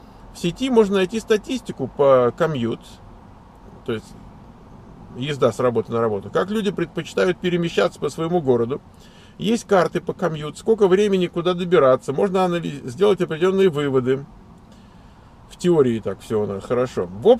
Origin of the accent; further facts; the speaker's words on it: Moscow, Russia; Мы приехали из Москвы. Мы всю жизнь жили в многоквартирных домах. То есть у нас никогда не было дома своего.